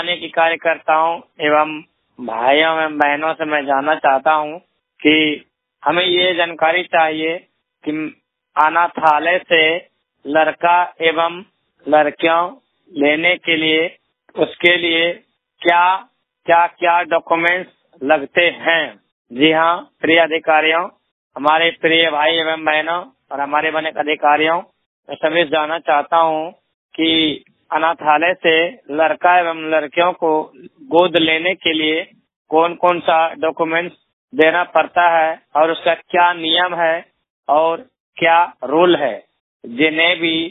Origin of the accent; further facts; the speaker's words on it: Bhagalpur, Bihar, India; Bhagalpur district Bihar राज्य का रहने वाला हूँ